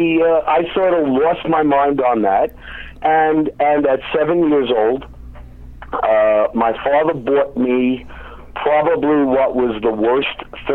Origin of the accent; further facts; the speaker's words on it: New Jersey, United States; As you can tell from this barely audible accent that I have, I'm from the New Jersey area.